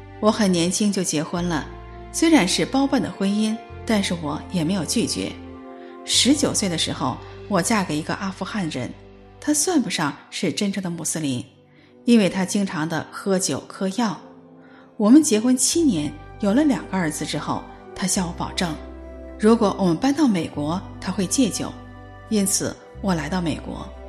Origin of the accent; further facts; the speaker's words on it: Germany; now in United States; 我在德国长大